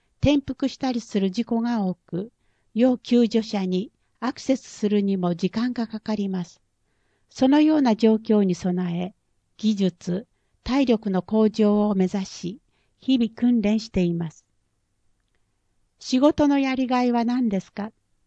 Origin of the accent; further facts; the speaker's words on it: Okinawa, Japan; 地元は沖縄市ですが、当時採用がなくて、母が生まれ育った浦添市を希望しました。